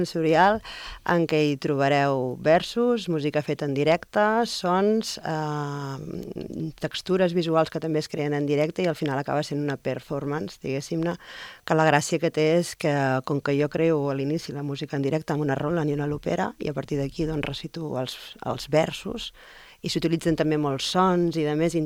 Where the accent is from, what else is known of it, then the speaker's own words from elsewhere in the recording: Reus, Catalonia, Spain; presentat el projecte a casa meu, que jo sóc de Reus